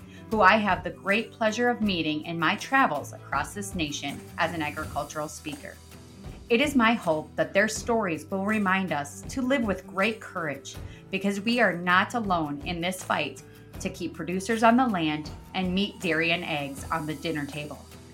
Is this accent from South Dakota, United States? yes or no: yes; South Dakota, United States; from the state of South Dakota, my home state